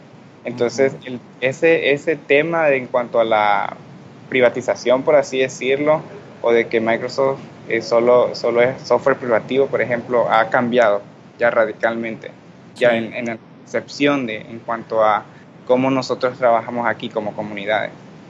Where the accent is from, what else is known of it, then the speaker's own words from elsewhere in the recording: Nicaragua; Cuando me preguntaban de qué país vienes, de Nicaragua